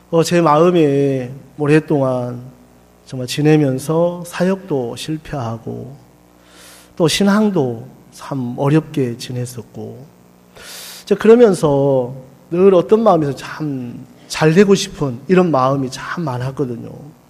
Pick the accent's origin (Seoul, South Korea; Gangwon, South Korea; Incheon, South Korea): Gangwon, South Korea; Taebaek; 저는 여러분 아까 소개했지만 태백에서 왔습니다. 여러분 태백 아시죠?